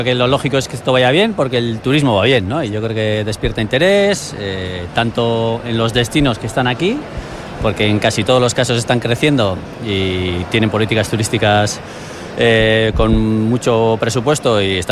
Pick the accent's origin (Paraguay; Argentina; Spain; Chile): Spain; Zarautz, Basque Country; Soy de Zarauz de la Costa